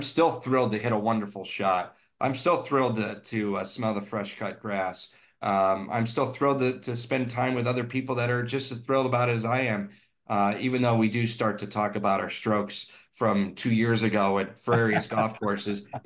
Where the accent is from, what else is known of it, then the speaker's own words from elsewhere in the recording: Ohio, United States; I'm from Ohio. I didn't see white sand before.